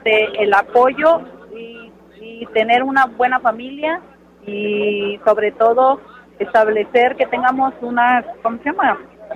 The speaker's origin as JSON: {"language": "Spanish", "town": "Salina Cruz", "region": "Oaxaca", "country": "Mexico", "said": "yo soy de Salina Cruz, le digo que en Salina Cruz es una ciudad cosmopolita"}